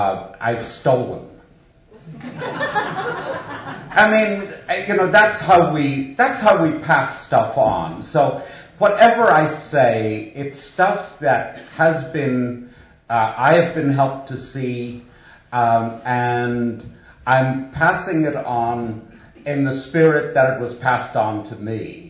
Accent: Northern Ireland, United Kingdom; born there; But anyway, I was born in Northern Ireland

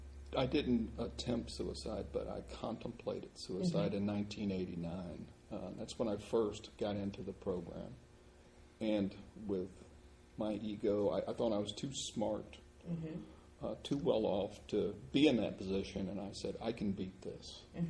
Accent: Dublin, Georgia, United States; now in Macon, United States; I live in Macon, Georgia. I'm originally here from Dublin, Georgia. And let's see, I've been in Macon 37 years.

